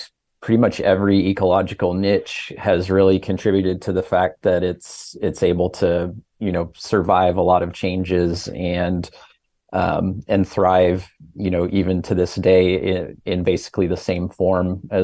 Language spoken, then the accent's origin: English; Midwest, United States; I grew up in the Midwest where there is no ocean.